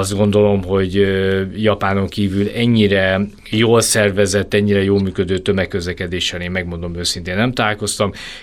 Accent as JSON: {"language": "Hungarian", "country": "Hungary", "said": "én azt javaslom, hogy inkább az emberek ezt a 2-3 csillagos, én magyarként mondom"}